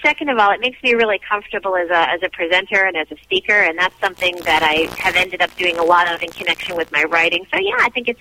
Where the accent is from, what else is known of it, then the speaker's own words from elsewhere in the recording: Medina, New York, United States; I grew up in Medina, New York, which is between Buffalo and Rochester in western New York.